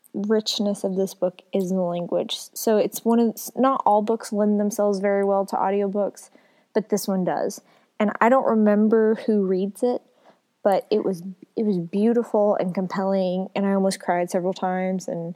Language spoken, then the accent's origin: English; the South, United States; And, you know, I was raised in the South, so sometimes I really struggle.